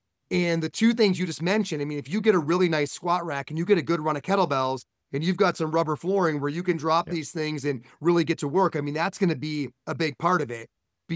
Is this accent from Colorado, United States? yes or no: yes; Fort Collins, Colorado, United States; I'm from Fort Collins, Colorado.